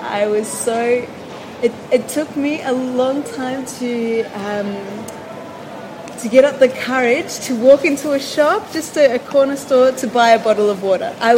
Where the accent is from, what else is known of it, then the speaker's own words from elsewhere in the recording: Australia; now in Chile; I'm from Australia, but I've been living in Chile for the last year.